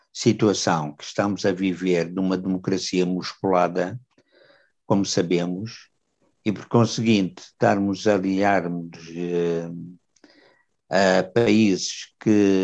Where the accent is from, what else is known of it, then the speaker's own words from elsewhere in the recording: Angola; como angolanos que somos